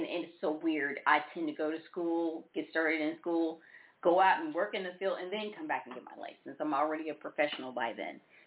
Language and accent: English; Memphis, Tennessee, United States; I was literally the first black woman in my hometown, Memphis, Tennessee, to work for the Christian Dior counter.